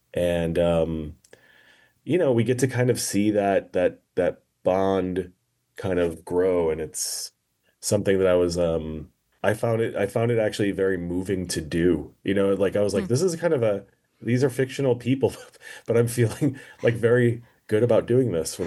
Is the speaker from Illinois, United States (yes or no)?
yes; Chicago, Illinois, United States; born there; now in Brooklyn, United States; I was born here, and I was born in Chicago. I'm actually sitting in Chicago right now as we speak. I live in Brooklyn